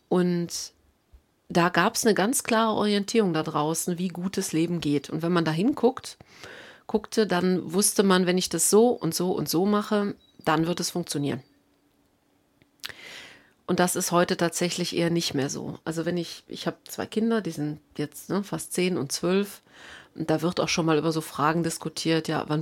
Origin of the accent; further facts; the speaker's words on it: Rhineland, Germany; ich komme ja hier aus dem Rheinland